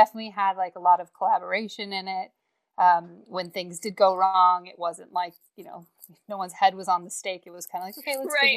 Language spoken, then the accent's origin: English; United States; now in London, United Kingdom; Well, so I'm American, but I'm based in London.